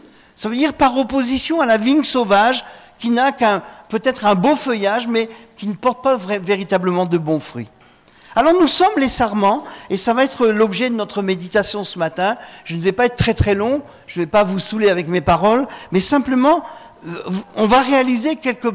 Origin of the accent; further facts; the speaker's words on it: Normandy, France; je suis normand, donc le fruit en Normandie, c'est la pomme. Hein ? Voilà, vous savez tout sur moi maintenant, je suis d'origine normande.